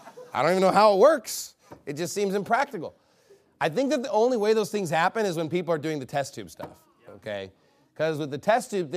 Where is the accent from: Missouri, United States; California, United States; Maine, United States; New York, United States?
New York, United States; born there; I was born in New York, but I chose Texas, okay? All right? I'm a Yankee. I'm from the Union. I'm from the North, but I chose the South